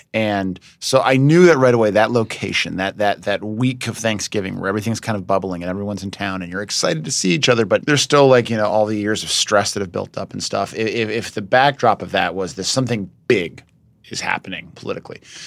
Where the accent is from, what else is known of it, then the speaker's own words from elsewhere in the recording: Ohio, United States; I come from Ohio. It's a Democratic stronghold.